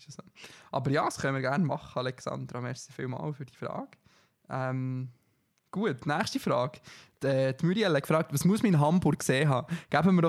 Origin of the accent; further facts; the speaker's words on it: Grenchen, Solothurn, Switzerland; So als Schweizer, wo man das Meer nicht kennt, ist das schon immer beeindruckend.